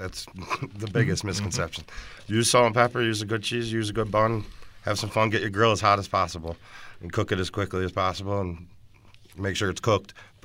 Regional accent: Buffalo, New York, United States; Well, I'm also from the East Coast. I'm from Buffalo, New mm-hmm. York. So we have a lot of good junk food and bars.

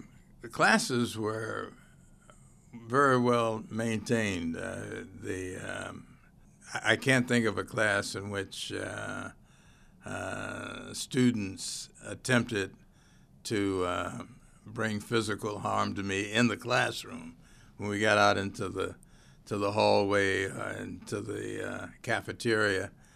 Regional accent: Little Rock, Arkansas, United States; was necessary to make a change in how African Americans were viewed and what the opportunities were growing up in Little Rock.

